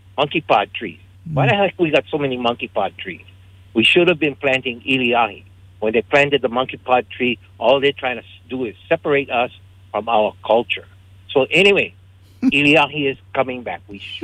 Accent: Hawaii, United States; I'm not the right color for OHA. I am Hawaiian, Kanaka, but I'm not the right color.

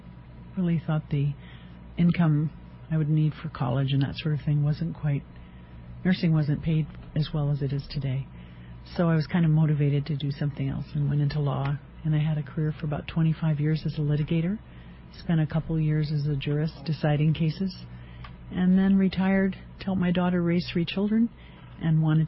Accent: Hawaii, United States; also born or lived in Kauai; I was born in Hawaii a long time ago, before it was a state. Born in Big Island, and my family moved to Kauai when I was 17

